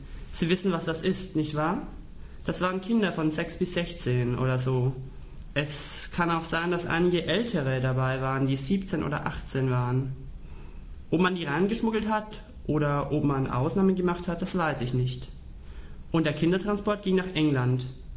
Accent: Berlin, Germany; Ja, ich komme aus Schöneberg.

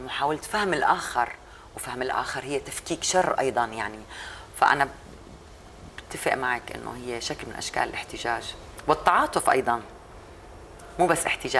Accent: Syria; أنا لازم نحن كسوريين نجونا وعايشين ما نعمل مستحيل

